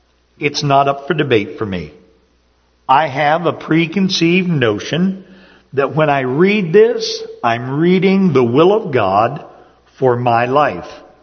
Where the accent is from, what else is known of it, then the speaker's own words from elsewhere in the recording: Upper Ohio Valley, United States; I've told you a number of times that I grew up in the Upper Ohio Valley